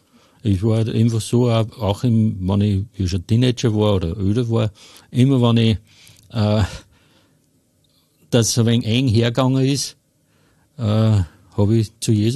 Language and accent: German; Hofkirchen im Traunkreis, Upper Austria, Austria; Ich komme aus Hofkirchen im Traunkreis und bin mittlerweile schon 66 Jahre.